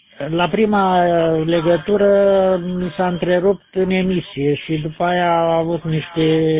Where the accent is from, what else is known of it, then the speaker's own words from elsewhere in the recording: Piatra Neamț, Neamț County, Romania; de la Piatra Neamț, transmitem portabil